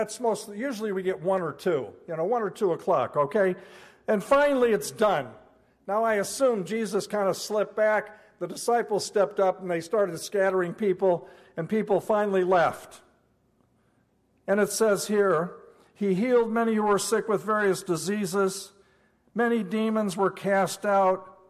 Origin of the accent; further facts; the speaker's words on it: United States; And I go, well, as an American, I was thinking hundreds, you know.